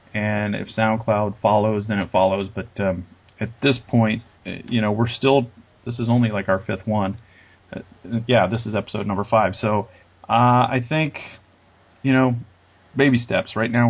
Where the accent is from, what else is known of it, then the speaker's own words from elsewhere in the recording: Columbus, Ohio, United States; and I'm actually from Columbus, and so I followed the Crew for a long time